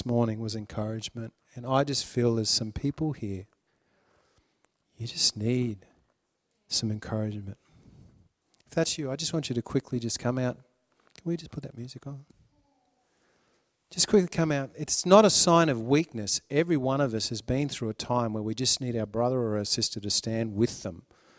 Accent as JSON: {"language": "English", "country": "Australia", "lives_now": "New Zealand", "said": "I just, as an Aussie brother coming over to share with his Kiwi brothers"}